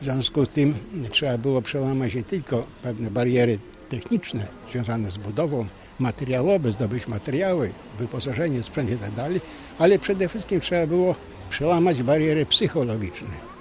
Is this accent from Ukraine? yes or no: yes; Podolia, Ukraine; now in Bydgoszcz, Poland; Ja wywodzę się z Podola. Miałem bliżej do gór niż do morza, ale z nakazu pracy znalazłem się w Bydgoszczy.